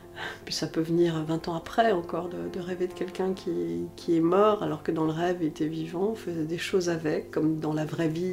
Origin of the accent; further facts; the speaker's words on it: Grand Est, France; moi je suis alsacienne